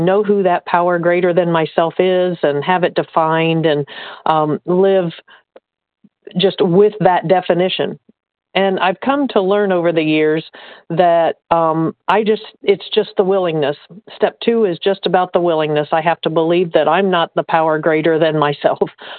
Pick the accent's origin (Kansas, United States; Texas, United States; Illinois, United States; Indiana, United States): Indiana, United States; I'm from Indiana, recovered compulsive overeater.